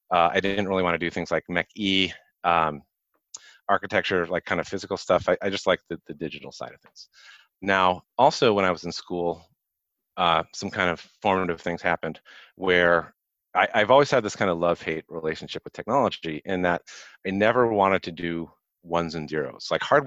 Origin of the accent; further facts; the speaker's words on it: Toledo, Ohio, United States; So I grew up in the Midwest, Toledo, Ohio, not quite middle of nowhere, but we had forests all around us.